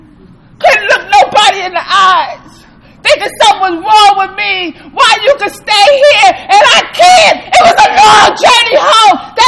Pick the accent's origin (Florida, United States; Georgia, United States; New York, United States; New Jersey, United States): New York, United States; I'm from Bed-Stuy, do or die.